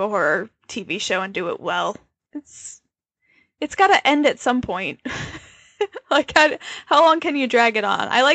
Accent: New York, United States; I'm Italian Catholic from New York.

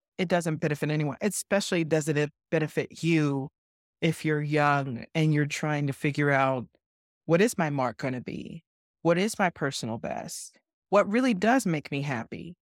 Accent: Bronx, New York, United States; if I say it as I grew up in the Bronx, it's going to sound totally different.

